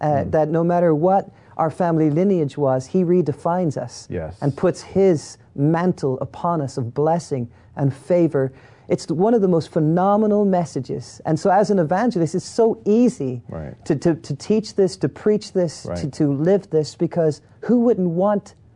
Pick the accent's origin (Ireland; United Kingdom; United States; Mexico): Ireland; Well, you know, growing up in Ireland, we had this saying